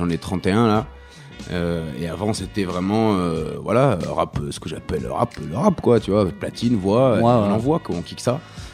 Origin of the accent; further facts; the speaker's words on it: Lebanon; Moi je suis libanais, tu vois. Mes parents ils sont là-bas, voilà, toute ma famille de mon père squatte encore au bled.